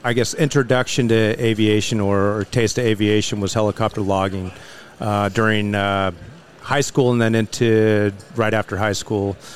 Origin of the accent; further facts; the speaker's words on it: California, United States; Scott Valley is the valley that we grew up in, but okay. It's Northern California.